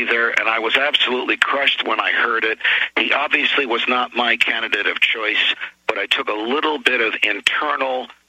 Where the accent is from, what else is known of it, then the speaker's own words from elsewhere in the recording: New Jersey, United States; There's a famous case in my home state of New Jersey